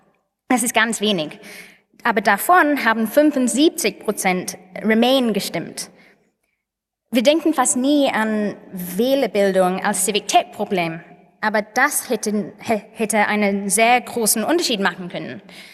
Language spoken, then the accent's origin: German; England, United Kingdom; German is a second language; Vielleicht hört ihr schon, ich komme aus England